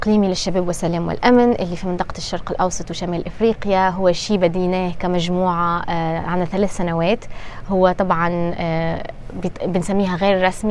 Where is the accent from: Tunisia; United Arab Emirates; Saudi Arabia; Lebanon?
Tunisia; كتونسية، لأنه تونس يعني معتبرة أيضا كبلد ترانزيت